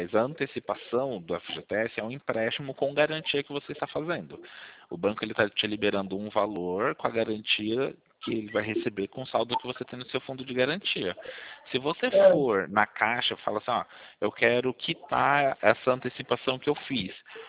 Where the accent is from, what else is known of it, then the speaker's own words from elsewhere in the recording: Sorocaba, São Paulo, Brazil; Eu sou de Sorocaba.